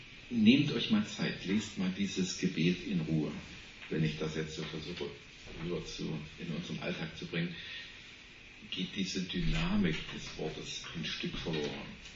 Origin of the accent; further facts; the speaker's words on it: East Germany, Germany; Der lebt im Westen, ich bin hier im Osten aufgewachsen.